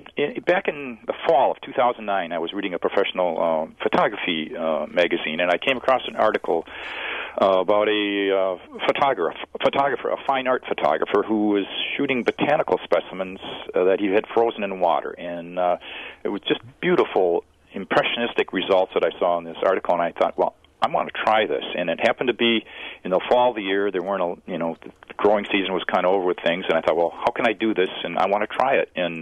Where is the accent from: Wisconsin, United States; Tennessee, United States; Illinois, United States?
Wisconsin, United States; Wisconsin Rapids; moved away as an adult; also born or lived in Milwaukee; now in Minnesota, United States; Yes, I was born in Milwaukee. I grew up in Wisconsin Rapids, attended public schools there, and went to college in Wisconsin, and I've been in Minnesota now since 1984.